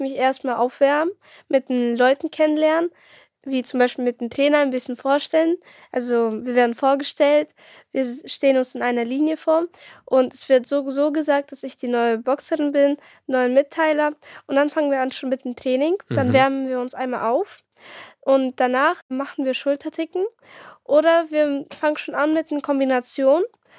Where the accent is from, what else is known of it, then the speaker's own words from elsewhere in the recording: Lower Saxony, Germany; Aus Niedersachsen, genauer aus Nöfimsdorf.